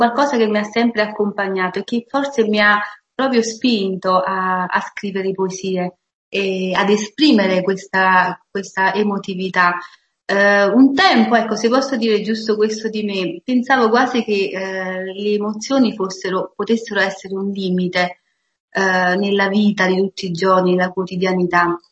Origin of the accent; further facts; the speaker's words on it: Nocera Superiore, Campania, Italy; In effetti io vengo da Nocera Superiore, proprio in provincia di Salerno e quindi in Campania.